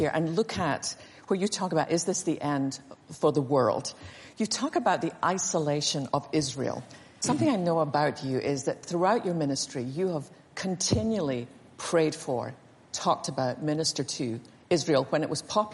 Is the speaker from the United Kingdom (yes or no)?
yes; Scotland, United Kingdom; Now, I grew up in Scotland where they would have revival meetings and revival crusades.